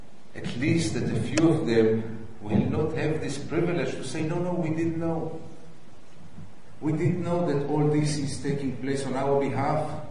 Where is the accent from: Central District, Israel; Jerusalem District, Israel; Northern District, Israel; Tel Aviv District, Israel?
Tel Aviv District, Israel; Tel Aviv; I was born in Tel Aviv, I was raised in Tel Aviv, I was what we call Yele Tov Tel Aviv, a good boy from Tel Aviv